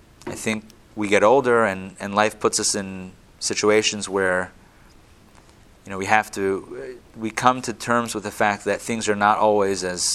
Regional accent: Pittsburgh, Pennsylvania, United States; Growing up in Pittsburgh, in Squirrel Hill, where this happened

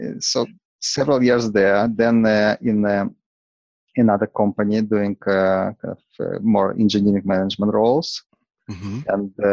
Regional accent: Israel; So I'm originally from Israel.

